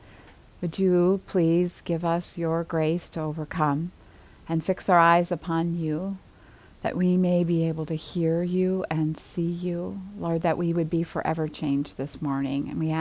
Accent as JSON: {"language": "English", "town": "Cleveland", "region": "Ohio", "country": "United States", "tie": "born or raised there", "also_born_or_lived": "Chicago", "said": "I think about when I was young, and I was 8 probably, and we moved from Chicago to Cleveland."}